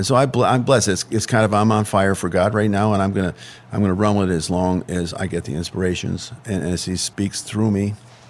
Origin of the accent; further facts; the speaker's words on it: Chicago, Illinois, United States; I'm from Chicago. I can do my own thing, you know?